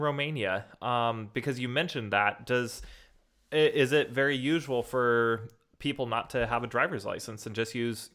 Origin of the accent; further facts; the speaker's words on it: United States; now in Reykjavik, Iceland; I'm an American expat who's married to an Icelander, loves travel and aviation, and works as a registered nurse here in the city of Reykjavik.